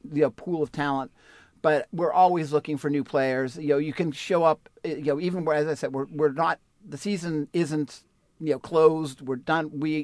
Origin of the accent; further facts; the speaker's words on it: New England, United States; I grew up in New England, and basically the sport of New Englanders is ice hockey.